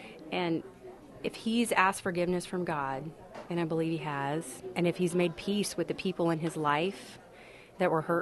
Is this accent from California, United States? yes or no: no; Lubbock, Texas, United States; We're from Lubbock, Texas.